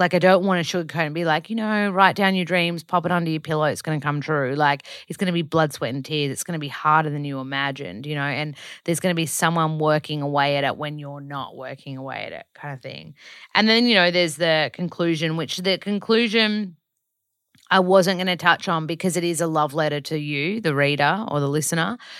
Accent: Australia; I'm white. I am a heterosexual cis woman. I'm Australian.

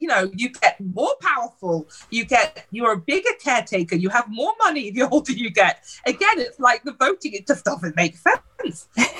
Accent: Nigeria; I'm Nigerian. I'm never going to be a size six.

